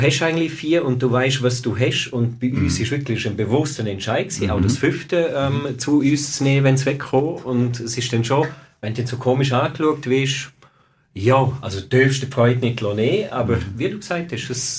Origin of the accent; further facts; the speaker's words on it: Graubünden, Switzerland; Ich komme aus dem Bündnerland.